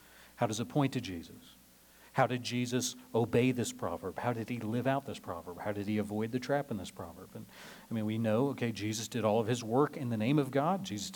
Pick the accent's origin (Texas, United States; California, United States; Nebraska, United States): Nebraska, United States; There's a man in my church growing up in Nebraska that I knew.